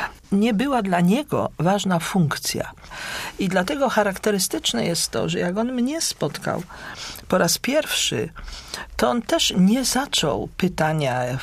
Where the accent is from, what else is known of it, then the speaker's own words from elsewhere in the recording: Poznań, Greater Poland Voivodeship, Poland; Karol Wojtyła, arcybiskup krakowski, ja z Poznania.